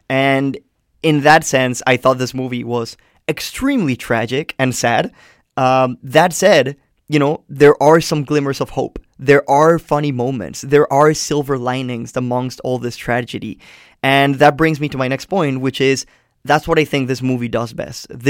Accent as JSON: {"language": "English", "country": "Colombia", "said": "I didn't grow up in the United States. I'm from Colombia."}